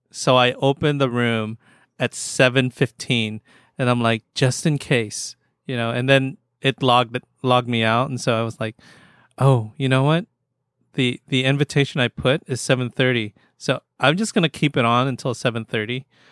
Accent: Philippines; the hard thing with me trying to learn is that I'm Filipino and a lot of words are in Spanish

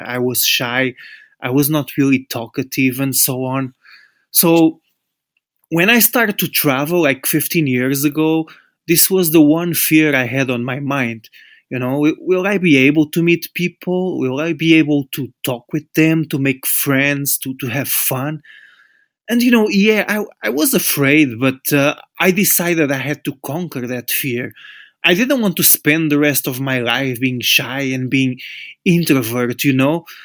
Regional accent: Portugal; English is a second language; back in 2008, I was working as a teacher in my home country in Portugal

